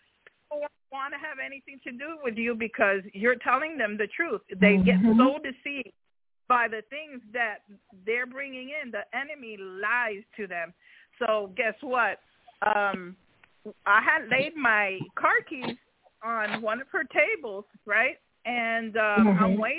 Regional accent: New York, United States; There was a season where, because I'm from New York, the Haitians would sell some of their stuff

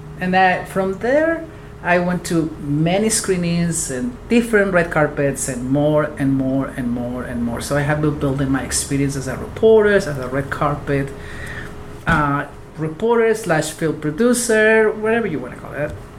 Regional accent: Mexico; English is a second language; also born or lived in Texas / Florida; now in United States; I came from the South, Mexico.

